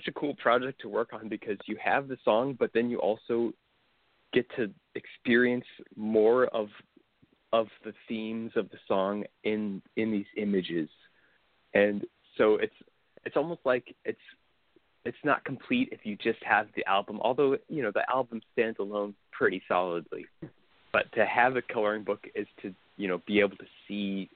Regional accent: Kansas, United States; I do live in the Kansas City area. I grew up kind of outside of the Kansas City area, kind of in a more rural area of Kansas. But yeah, I've lived here almost a vast majority of my life.

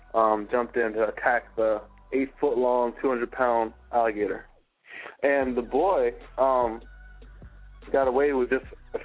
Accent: Florida, United States; I was raised in Florida, so I'm always leery about water.

